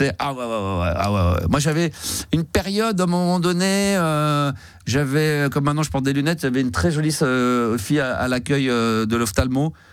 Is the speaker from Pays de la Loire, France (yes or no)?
no; Nice, Provence-Alpes-Côte d'Azur, France; Je suis niçois d'autant plus.